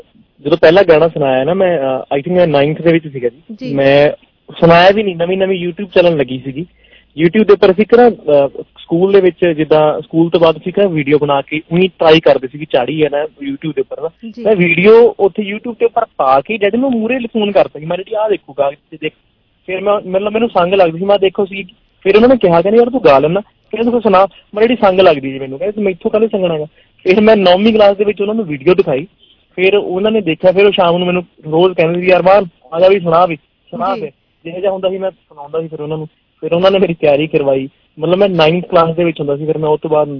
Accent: Badrukhan, Punjab, India; ਹਾਂਜੀ, ਮੈਂ ਪਿੰਡ ਬਡਰੁੱਖਾਂ, ਮੇਰਾ ਪਿੰਡ ਜ਼ਿਲ੍ਹਾ ਸੰਗਰੂਰ ਪੰਜਾਬ

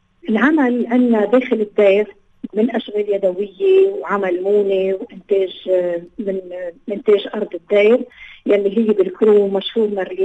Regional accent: Lebanon

